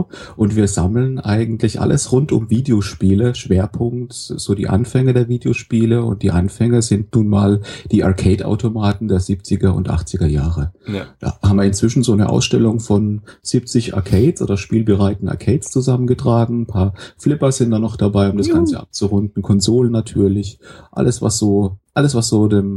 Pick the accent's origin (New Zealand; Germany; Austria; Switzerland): Germany; Karlsruhe, Baden-Württemberg; ich komme aus Karlsruhe, also weil du gerade It's a Me angesprochen hast. Also ich bin tatsächlich Italiener, aber ich bin kein Klempner, ich bin Lehrer.